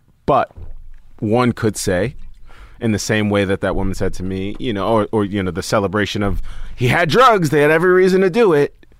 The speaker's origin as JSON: {"language": "English", "town": "Staten Island", "region": "New York", "country": "United States", "tie": "born or raised there", "said": "growing up in Staten Island"}